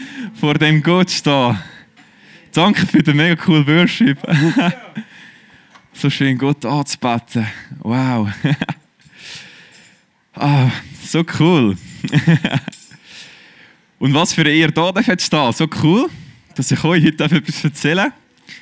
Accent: Pfäffikon, Zurich, Switzerland; wie ihr vielleicht seht. Ich bin in Pfäffiken aufgewachsen, im Kanton Zürich. Und ich kenne Jesus schon mein ganzes Leben lang.

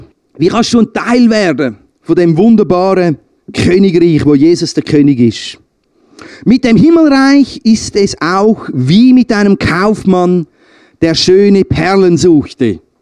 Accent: Kaltbrunn, St. Gallen, Switzerland; Ich sage, ja, ich komme ja auch von Kaltbrunn. Wir kommen auch von Kaltbrunn.

